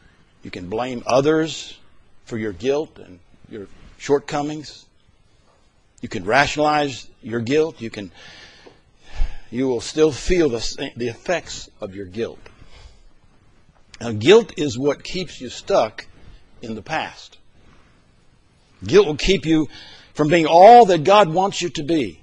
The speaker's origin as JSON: {"language": "English", "region": "the South", "country": "United States", "said": "I'm from the South, Lord, and I'm a little prejudiced there."}